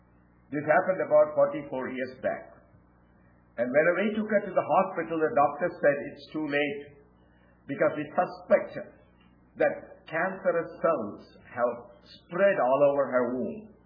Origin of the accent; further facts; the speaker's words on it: India; And I was born and brought up in India. I live in India. Every other year, 2 years, I come here.